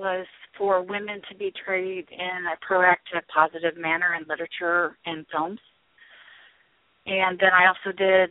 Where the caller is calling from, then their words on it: Illinois, United States; I'm South Central Illinois.